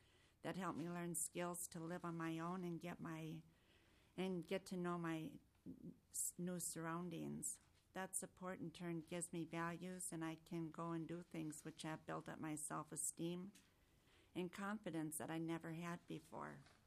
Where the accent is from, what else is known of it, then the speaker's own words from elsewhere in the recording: Duluth, Minnesota, United States; now in Minneapolis, United States; I came from Duluth, Minnesota, because services and doctors were limited in Duluth. When I moved to Minneapolis in the SEARCH program, there were many more services for people with epilepsy.